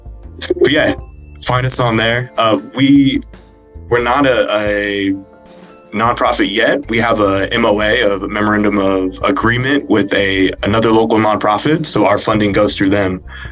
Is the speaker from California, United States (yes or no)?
yes; Banning, California, United States; I'm from the Inland Empire.